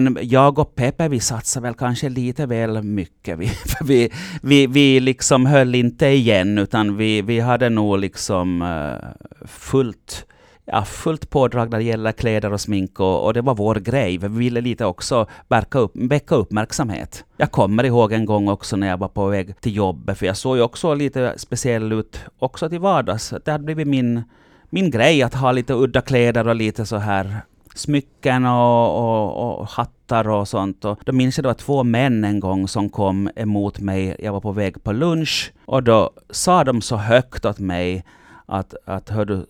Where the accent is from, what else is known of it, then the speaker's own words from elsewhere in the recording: Nykarleby, Ostrobothnia, Finland; innan jag flyttade från Nykarleby till Vasa så hade jag insett att jag tyckte mera om pojkar än om flickor. Och då tänkte jag väl nog att komma till Vasa, en lite större stad, mera möjligheter. Så där var nog också en frihetskänsla att komma bort från lilla Nykarleby